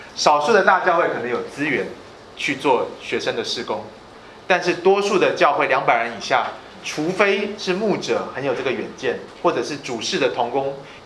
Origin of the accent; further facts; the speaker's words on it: Taiwan; moved away as an adult; now in United States; 我刚从台湾来到美国的时候，抱着满腔热血